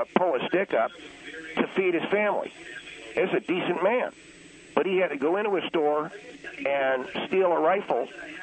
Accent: California, United States; But because we come from California, and we don't really have the same fear of tornadoes that they would have

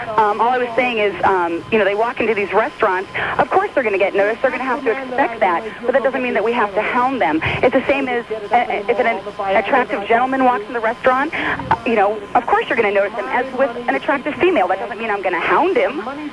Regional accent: California, United States; Actually, I grew up most in Southern California, but I've traveled all over the world.

